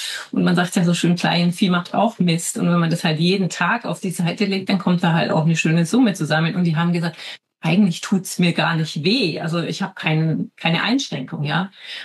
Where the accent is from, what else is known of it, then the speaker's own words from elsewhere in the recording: Switzerland; Bei uns in der Schweiz die dritte Säule oder so.